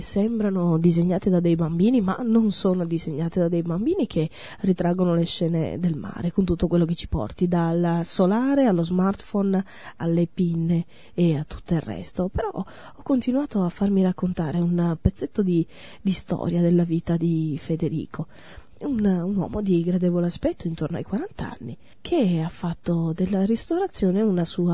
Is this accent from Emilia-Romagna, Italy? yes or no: yes; Emilia-Romagna, Italy; E soprattutto noi che siamo emiliano romagnoli sappiamo che tutto si gioca in una stagione di pochissimo tempo.